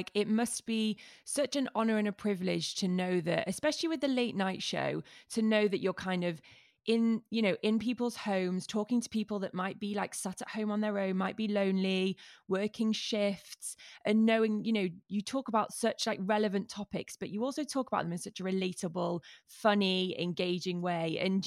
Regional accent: Manchester, North West England, United Kingdom; As a Mancunian, I definitely know that climate is different.

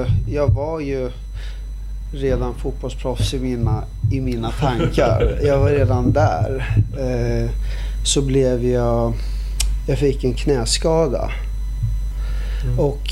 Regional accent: Stockholm, Stockholm County, Sweden; Mitt ursprung är från Palestina. Född och uppvuxen i Sverige.

